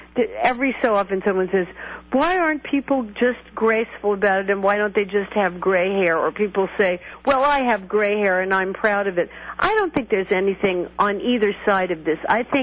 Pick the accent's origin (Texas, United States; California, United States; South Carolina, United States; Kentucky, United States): California, United States; When I was growing up in California, basically the only women who dyed their hair